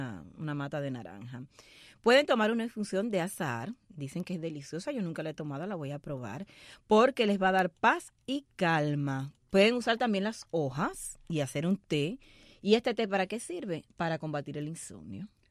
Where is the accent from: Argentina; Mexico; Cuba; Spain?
Cuba; Laura estás en mi tierra, la tierra caliente por ir para allá, Holguín, Santiago y todos esos lugares.